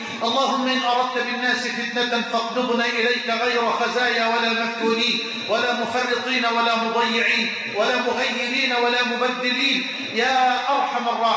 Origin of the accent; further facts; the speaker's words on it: Egypt; بلدنا مصر